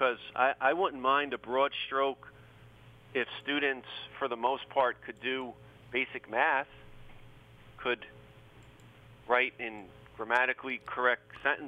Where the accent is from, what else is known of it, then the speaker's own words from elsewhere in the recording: New York, United States; I grew up in Westchester County. Westchester County, New York, for our listeners, has the highest property taxes of any county in America.